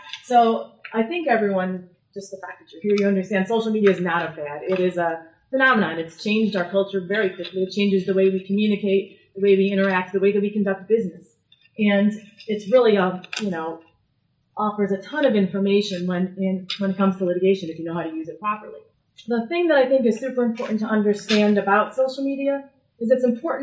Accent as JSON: {"language": "English", "town": "Rochester", "region": "New York", "country": "United States", "said": "I'm an attorney. I'm from Rochester, New York."}